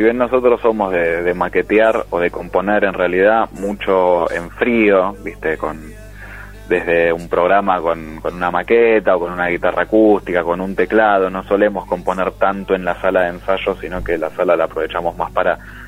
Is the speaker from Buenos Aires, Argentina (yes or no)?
yes; Buenos Aires, Argentina; yo soy de Buenos Aires, Nahue de Tigre, pero casi Buenos Aires.